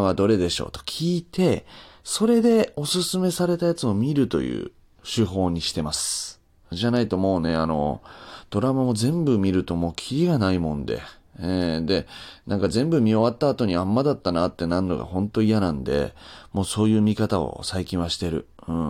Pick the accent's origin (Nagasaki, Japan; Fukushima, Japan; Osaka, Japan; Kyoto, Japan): Nagasaki, Japan; この舞台がもう、私の地元。というかもう地元すぎ。